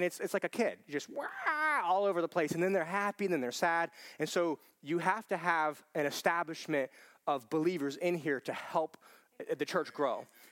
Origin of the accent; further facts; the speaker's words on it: United States; As an American, if it's not, the old thing's not exciting me, I'm gonna do something new, exciting.